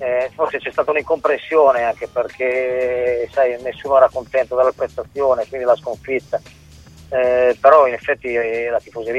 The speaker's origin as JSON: {"language": "Italian", "town": "Fano", "region": "Marche", "country": "Italy", "said": "Fano, perché io sono di Fano, ho iniziato a giocare lì"}